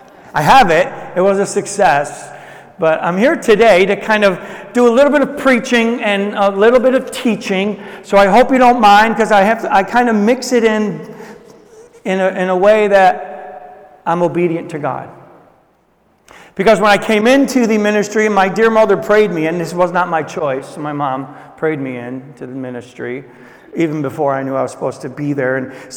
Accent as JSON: {"language": "English", "region": "Florida", "country": "United States", "said": "I'm from Florida. It's a country just south of Georgia."}